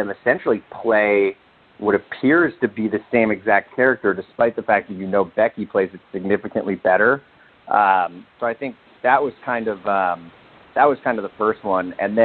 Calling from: Los Angeles, California, United States; Los Angeles.

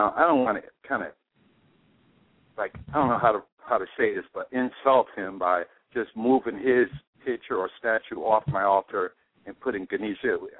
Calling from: Atlanta, Georgia, United States; I'm calling from Atlanta.

